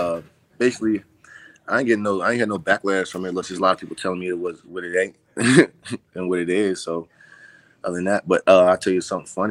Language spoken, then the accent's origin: English; Pittsburgh, Pennsylvania, United States; I'm from Pittsburgh. I come from a small neighborhood.